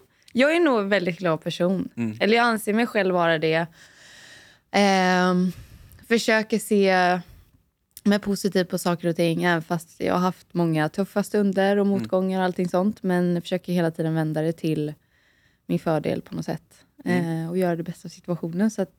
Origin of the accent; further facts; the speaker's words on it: Oskarshamn, Kalmar County, Sweden; also born or lived in Gothenburg; jag är född i Göteborg, men där bodde jag ju till jag var liksom 2 år gammal. Så det kommer jag ju knappt ihåg. Och sen flyttade vi till Oskarshamn och blev kvar där fram till gymnasiet. Då flyttade jag till Växjö i fotbollsgymnasiet.